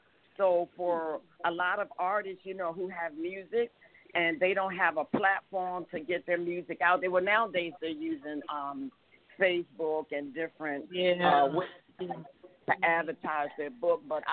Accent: Washington, District of Columbia, United States; I also wrote about my life growing up in Washington, D.C.

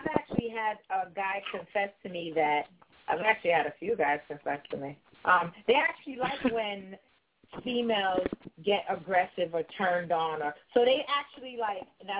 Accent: United States; thankfully I was raised in the States with, and you know, with education and a formal learning

